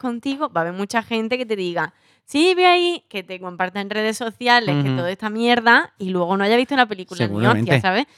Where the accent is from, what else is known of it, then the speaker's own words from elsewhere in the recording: Andalusia, Spain; Somos andaluces.